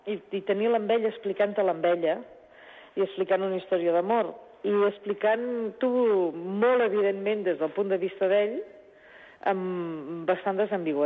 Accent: Girona, Catalonia, Spain; Jo soc de Girona, però com que fos de Tossa.

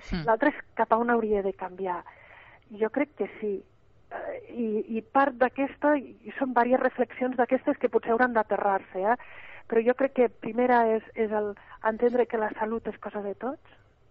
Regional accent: Lleida, Catalonia, Spain; jo soc de Lleida, no sé si es nota en la forma de parlar

